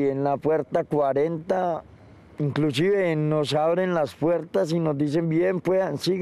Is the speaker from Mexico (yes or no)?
no; Tumaco, Nariño, Colombia; Yo soy de Tumaco, Nariño.